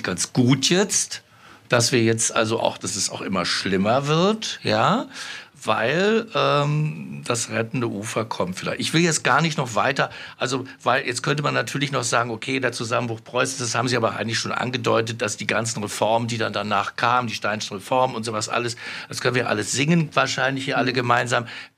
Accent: West Germany, Germany; jetzt wir Westdeutschen, also wir sind Westdeutsche, sind aber auch Ostdeutsche unter uns

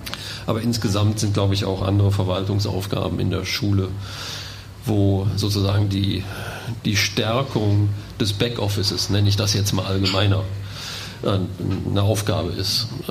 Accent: Cologne, North Rhine-Westphalia, Germany; Ich bin gebürtiger Kölner, inzwischen 52 Jahre alt

